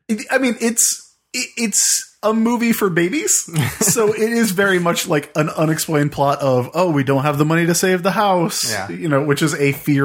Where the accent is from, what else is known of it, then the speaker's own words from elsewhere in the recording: South Carolina, United States; I grew up in South Carolina, so Charleston has a lot of piracy